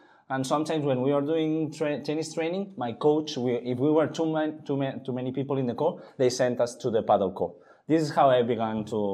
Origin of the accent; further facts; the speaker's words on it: Barcelona, Catalonia, Spain; English is a second language; I'm a guy from Barcelona, 42 years old